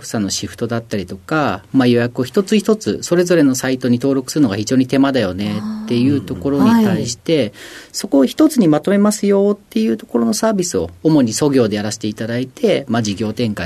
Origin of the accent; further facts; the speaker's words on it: Yamanashi, Japan; 山梨ですね。山梨県です。